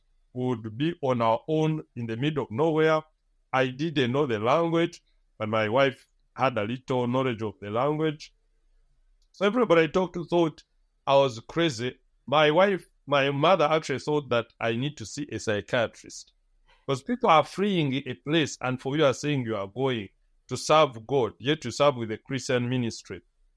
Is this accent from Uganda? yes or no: yes; Uganda; my home is next door to the Congo, where I was born and raised in Uganda.